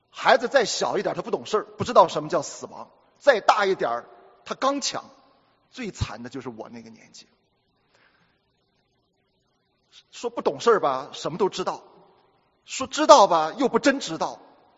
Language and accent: Chinese; Shandong, China; 我是从小是我奶奶把我带大的，你知道我们山东人睡那个大土炕、大火炕啊，我是从小跟我奶奶睡大炕长大的。